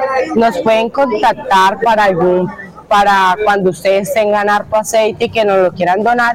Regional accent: Guaviare, Colombia; vengo de la vereda del Cristal, Corregimiento El Capricho, tengo 14 años

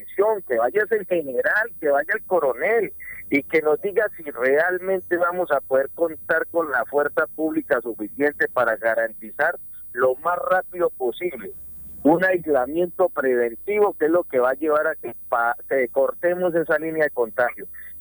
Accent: Colombia; nosotros como colombianos somos muy buenos para decir háganlo

